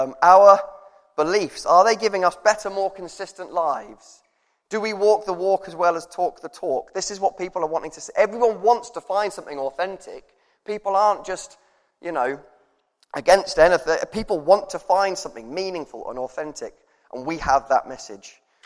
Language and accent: English; England, United Kingdom; But because we're English, he said, no, don't make me a chicken pie.